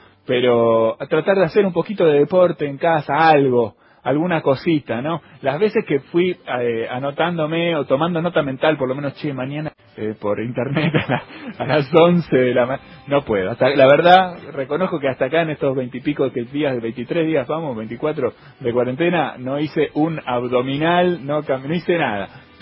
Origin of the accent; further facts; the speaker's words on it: La Plata, Buenos Aires Province, Argentina; Yo vengo de La Plata también, es mi ciudad natal, y además estoy viviendo ahí en estos días también